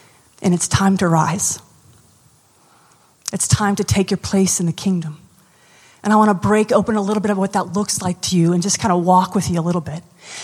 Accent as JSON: {"language": "English", "country": "United States", "lives_now": "New Orleans, United States", "said": "I know we're in Canada. I'm American. Love me."}